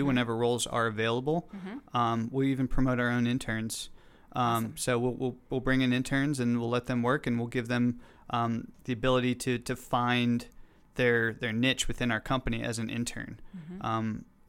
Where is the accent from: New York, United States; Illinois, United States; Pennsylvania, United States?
Pennsylvania, United States; Pittsburgh; I grew up in Pittsburgh. I'm not a West Michigan native. I grew up in Pittsburgh. I went to Penn State.